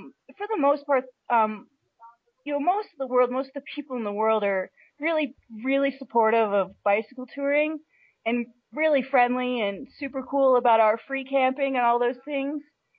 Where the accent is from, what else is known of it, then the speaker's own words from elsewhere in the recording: Canada; now in Alaska, United States; I was like, wow, I'm from Canada, but I'd been living in Alaska, and I really just didn't want to be that far north anymore.